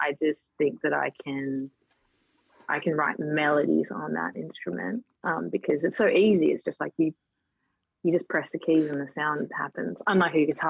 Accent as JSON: {"language": "English", "town": "Sydney", "region": "New South Wales", "country": "Australia", "tie": "born or raised there", "said": "especially growing up in Sydney"}